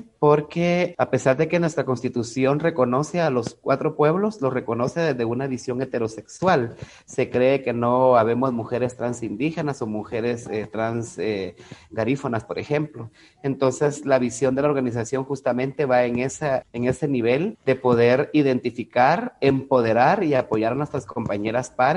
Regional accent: Guatemala; nosotras también somos ciudadanas guatemaltecas

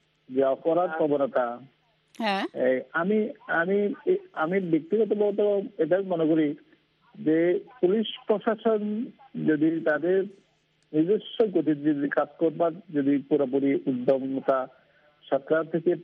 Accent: Bangladesh; আমরা বাংলাদেশের মানুষ আর দেখতে পাইতাম না মনে হয়

